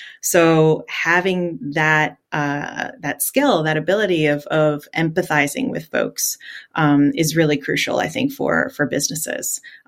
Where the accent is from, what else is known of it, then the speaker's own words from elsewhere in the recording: Miami, Florida, United States; English is a second language; I grew up in Miami. I'm off Calle Ocho. I was actually an ESOL kid, so English is my second language. And I'm the daughter of immigrants, you know.